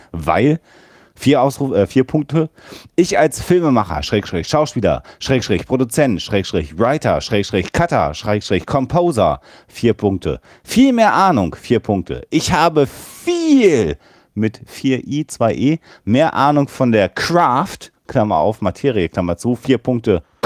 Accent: Münster, North Rhine-Westphalia, Germany; now in Hamburg, Germany; ich komme aus Münster. Ah. Da habe ich immer mit großer Freude den Münster-Tatort geschaut. Jetzt bin ich in Hamburg.

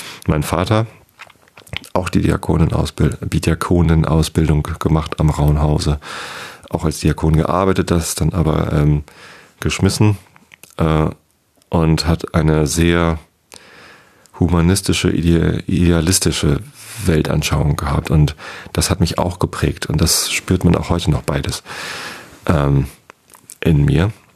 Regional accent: Wistedt, Lower Saxony, Germany; Ich bin in Visted aufgewachsen, das ist ein kleines Dorf, gehört zur Samtgemeinde Tosted.

